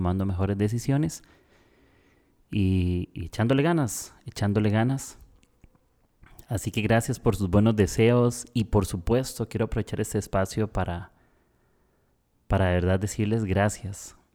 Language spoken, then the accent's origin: Spanish; Costa Rica; ya estoy en Costa Rica, voy a estar en unos 2 meses por acá en mi país